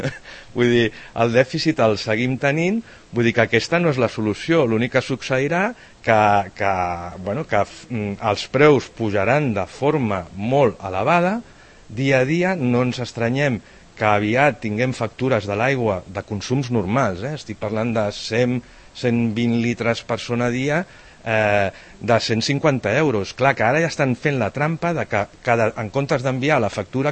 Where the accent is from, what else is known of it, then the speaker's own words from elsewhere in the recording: Catalonia, Spain; sincerament, com a català, em fa vergonya